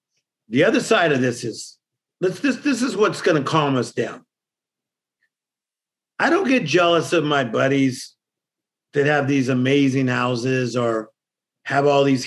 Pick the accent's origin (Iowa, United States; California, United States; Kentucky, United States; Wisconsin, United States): California, United States; Compton; Like this morning, dude, I'm from Compton.